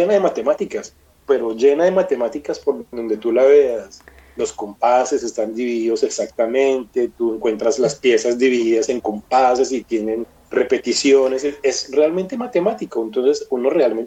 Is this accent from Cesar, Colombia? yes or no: no; Bogotá, Colombia; born there; Yo nací en Bogotá. Así en el 75, modelo 75.